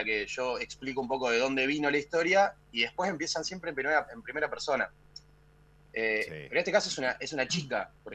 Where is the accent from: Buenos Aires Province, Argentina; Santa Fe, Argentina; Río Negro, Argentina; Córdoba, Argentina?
Santa Fe, Argentina; Rosario; Sí, sí, nací en Rosario, claro. Y vivo acá.